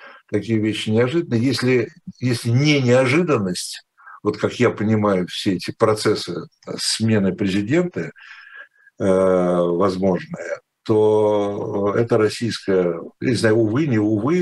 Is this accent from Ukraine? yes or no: yes; Ukraine; born there; also born or lived in Russia; Я хоть и родился на Украине, в Украине, извините, я не могу никак от этого отрешиться. Хоть я родился в Украине, но я украинский язык не знаю. У меня вот отец хорошо знал украинский язык, он украинскую школу заканчивал, а я нет. Я заканчивал, учился уже не в Украине, а в России.